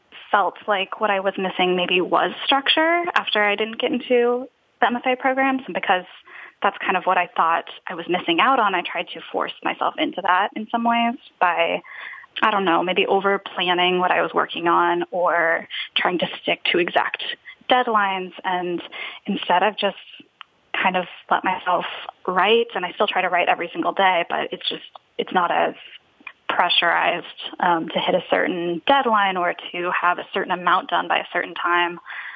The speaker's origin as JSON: {"language": "English", "region": "Texas", "country": "United States", "tie": "born or raised there", "moved": "yes", "said": "I have been living out of the state that I grew up in. So I've been living in Florida. And I grew up in Texas"}